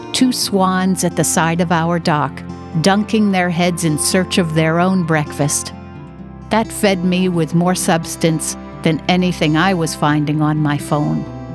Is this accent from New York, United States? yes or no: yes; Manhattan, New York, United States; I remember growing up in Manhattan, wishing that I could be more out in nature.